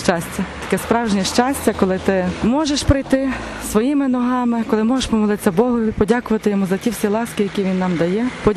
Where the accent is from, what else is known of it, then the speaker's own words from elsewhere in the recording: Lviv, Lviv Oblast, Ukraine; я із Львова.